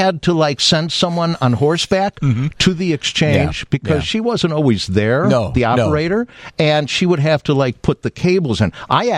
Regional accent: Evanston, Illinois, United States; I know growing up in Evanston

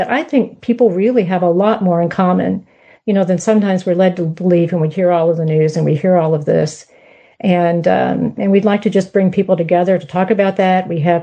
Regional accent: Missouri, United States; also born or lived in Houston; living now back in the state of Missouri. Of course, I was in Houston for a long time, but this is my home state.

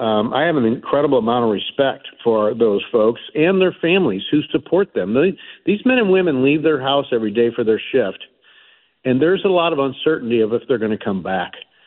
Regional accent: St. Louis, Missouri, United States; I'm from North City, St. Louis. And, yeah. You know, after my dad left when I was a year old, youngest of six

